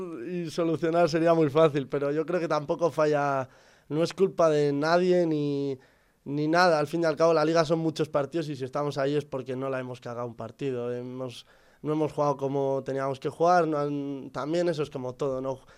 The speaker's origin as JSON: {"language": "Spanish", "country": "Spain", "said": "Bueno, pues porque como español que soy"}